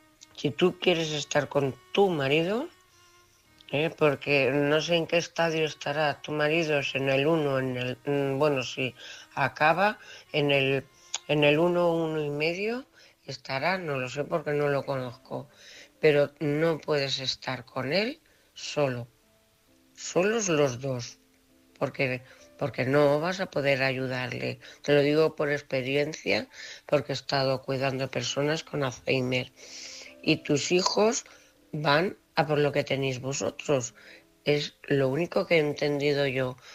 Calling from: Cuenca, Castilla-La Mancha, Spain; corresponsal de Cuenca.

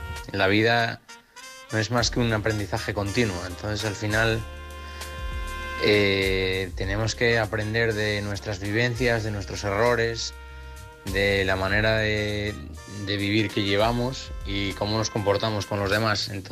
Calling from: Oviedo, Asturias, Spain; soy de Oviedo.

